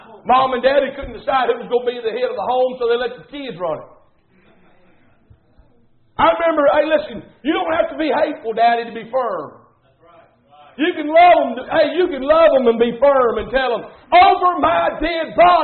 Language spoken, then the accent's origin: English; United States; Now, I'm not sorry I'm from America.